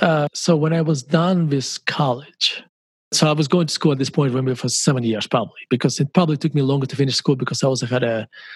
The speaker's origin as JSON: {"language": "English", "country": "Russia", "tie": "born or raised there", "moved": "yes", "said": "when I was growing up in Russia, if you told me what investing is"}